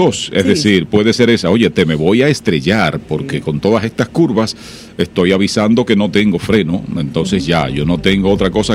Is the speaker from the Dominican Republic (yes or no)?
yes; Dominican Republic; nos ayuden a entender incluso esa identidad real como dominicanos, como dominicanas.